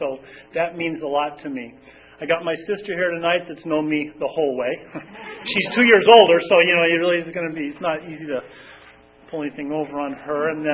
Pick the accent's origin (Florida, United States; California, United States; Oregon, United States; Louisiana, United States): California, United States; San Diego; I grew up in San Diego, and now we're getting to that. I grew up in San Diego, and I was the kid that sat in school